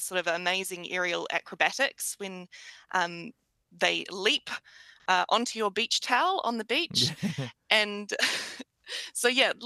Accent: New Zealand; as a Kiwi who doesn't normally have to think about those things

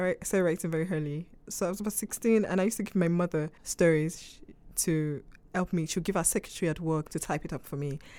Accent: Nigeria; first language Yoruba; English is a second language; But I'm quite heavily influenced, I think, by the Nigerian literary tradition. Because my first language is Yoruba, and it's a very metaphorical language.

